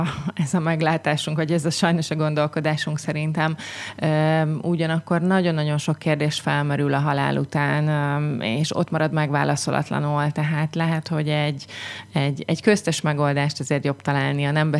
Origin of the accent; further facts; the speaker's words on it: Szekszárd, Tolna, Hungary; Én Szekszárdon születtem, és azóta is itt élek, úgyhogy ez egy nagyon nagy büszkeség szerintem, hogy meg az egész családom is itt él